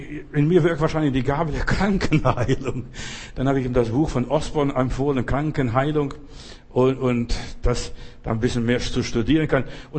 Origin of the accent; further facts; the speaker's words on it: Russia; Wir haben mal einen Bettler bei uns gehabt, in Russland, in der Sowjetunion, wo ich herkomme, da gab es immer Bettler.